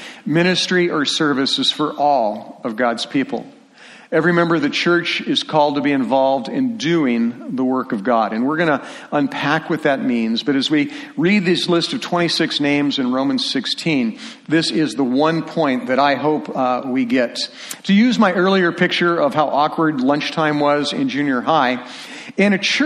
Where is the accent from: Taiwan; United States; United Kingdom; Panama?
United States; like I know everybody in Detroit because I'm from America